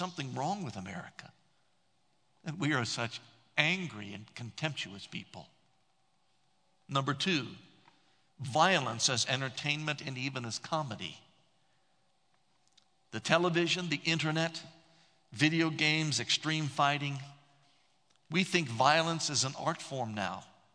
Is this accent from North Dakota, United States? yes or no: no; Columbus, Ohio, United States; when I was a little boy growing up in Columbus, Ohio.